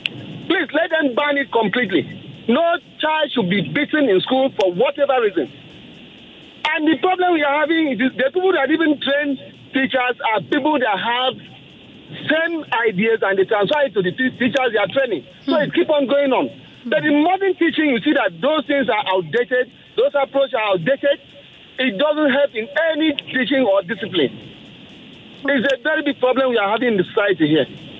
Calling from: Ikeja, Lagos, Nigeria; I'm calling from Ikeja.

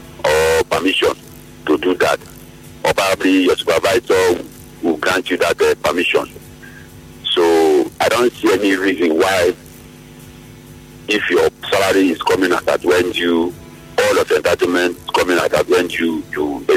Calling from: Bonny, Rivers, Nigeria; I'm calling you from Bonny.

